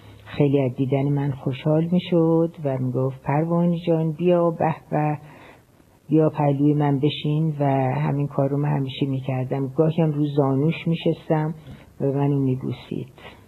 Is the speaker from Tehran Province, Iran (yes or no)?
yes; Tehran, Tehran Province, Iran; در تهران متولد شدم و در تا کلاس نهم متوسطه در تهران درس خوندم.